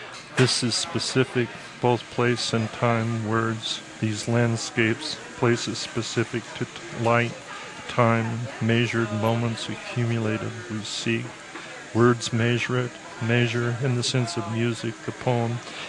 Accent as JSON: {"language": "English", "town": "Liberal", "region": "Kansas", "country": "United States", "tie": "born or raised there"}